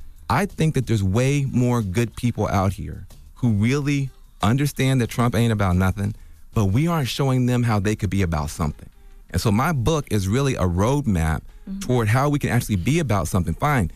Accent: Tennessee, United States; From my home state of Tennessee.

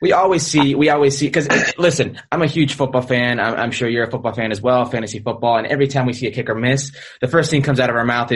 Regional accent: Las Vegas, Nevada, United States; Yeah, because I grew up in Las Vegas and come down to LA a lot, so I've done that desert drive.

